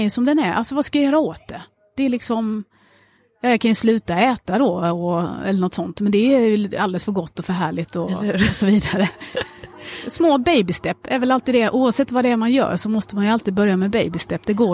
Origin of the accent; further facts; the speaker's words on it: Sweden; Det vill säga att jag är svensk idag.